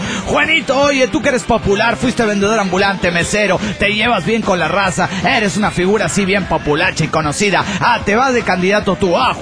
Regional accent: Tarija, Bolivia; Soy de Tarija, Bolivia, tengo 25 años

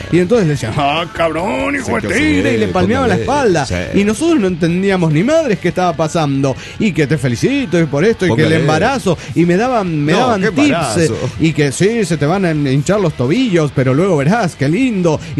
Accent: Ecuador; de Caicho, Ecuador.

